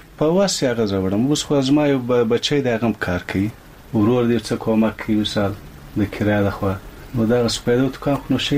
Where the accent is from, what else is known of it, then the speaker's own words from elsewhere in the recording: Kandahar, Afghanistan; او زه د کندهار د ولایت یم.